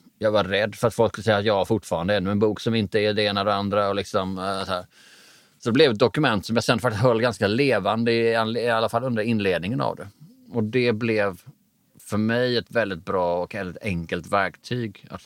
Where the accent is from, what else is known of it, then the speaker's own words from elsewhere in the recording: Skåne, Sweden; jag är från Bjärhalvön, vi är självgoda som fan.